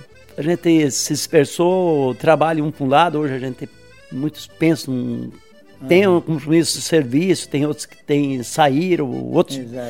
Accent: Nova Esperança, Paraná, Brazil; born or raised there; also born or lived in Itapejara do Oeste

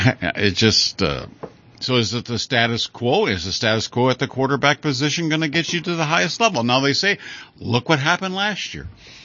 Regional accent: Buffalo, New York, United States; I'm from Buffalo area. I was born there.

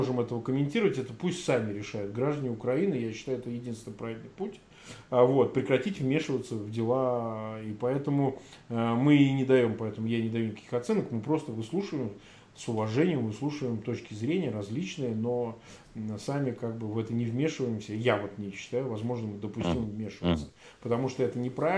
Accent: Russia; Ну, я как россиянин не могу давать никаких советов и оценок

